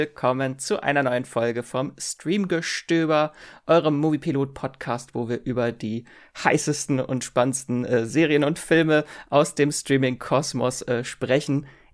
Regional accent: Lübeck, Schleswig-Holstein, Germany; Ja, ich komme ja auch aus Lübeck, aus der Ecke.

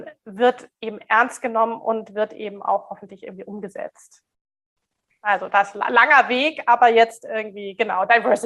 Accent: Germany; Gendern bedeutet jetzt bei uns in Deutschland, ich denke euch in Österreich ist es ähnlich

